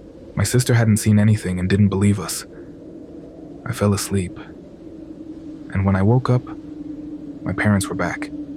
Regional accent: Morelia, Michoacán, Mexico; I am 24 years old. I am from Morelia, Michoacán. I am a doctor, and I am currently doing my social service in a town 4 hours away from my hometown.

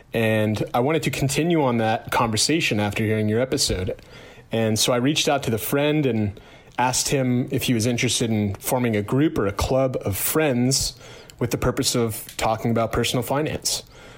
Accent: Key West, Florida, United States; I'm from Key West, Florida.

